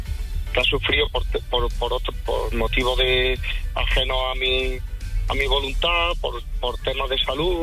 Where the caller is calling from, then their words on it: Jaén, Andalusia, Spain; Desde Jaén.